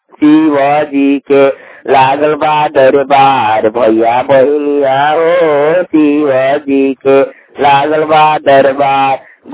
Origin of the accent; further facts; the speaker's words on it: Khajrat, India; मैं ग्राम खजरात के रहने वाला हूँ।